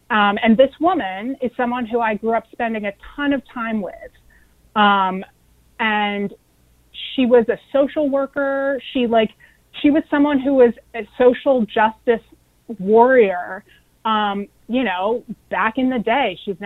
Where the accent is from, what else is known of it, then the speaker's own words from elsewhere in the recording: North Carolina, United States; now in New York, United States; I'm from North Carolina and have generations of ties to Wilmington, North Carolina, where there was a massacre, not a riot, a massacre in 1898.